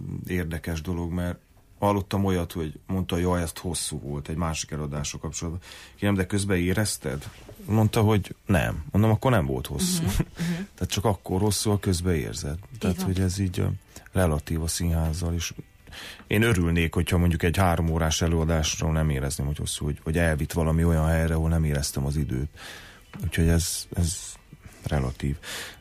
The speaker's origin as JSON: {"language": "Hungarian", "town": "Sfântu Gheorghe", "region": "Covasna", "country": "Romania", "tie": "born or raised there", "said": "én ott tanultam meg románul, elég jól, Székelyföldön, 8 emeletes tömbházban"}